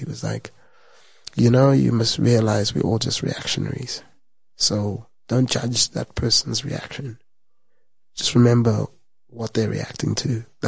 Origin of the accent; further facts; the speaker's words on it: South Africa; as a South African, I think you should read it as a book.